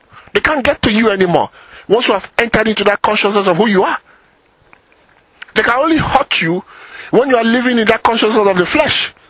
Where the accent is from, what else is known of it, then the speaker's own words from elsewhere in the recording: England, United Kingdom; See, it's not French, it's not white, I am English.